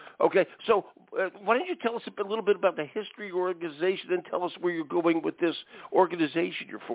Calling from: Cornish, Maine, United States; I am calling in from my studio, but the studio is in my house in Cornish, Maine.

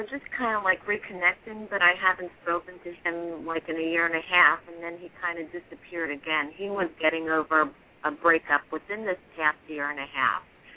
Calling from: New Jersey, United States; I'm calling from New Jersey.

